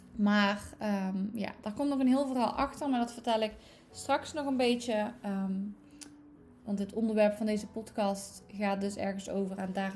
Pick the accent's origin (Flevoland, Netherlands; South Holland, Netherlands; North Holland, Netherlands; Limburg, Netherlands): Limburg, Netherlands; now in Eindhoven, Netherlands; zaterdag 27 jaar. Ik woon samen met mijn lieve vriend Sergio in Eindhoven, maar ik kom oorspronkelijk uit Limburg. En misschien kun je dat nog wel horen aan mijn accent